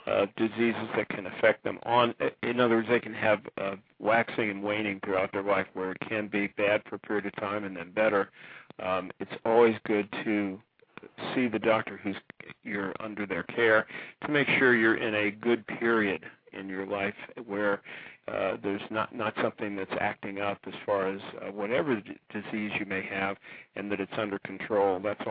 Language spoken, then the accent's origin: English; Ohio, United States; moved away as an adult; I came from Ohio about 35 years ago. Uh-huh. That's where I was born and raised, but I'm working in central New Jersey near Asbury Park